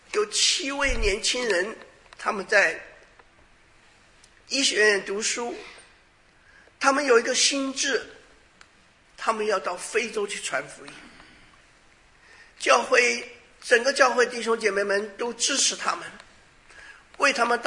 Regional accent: Taiwan; 我记得我小的时候在台湾的时候，人家说七月份很多事情都不该做

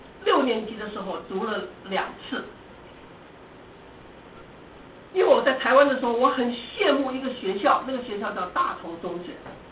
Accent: Zhejiang, China; 我是浙江人

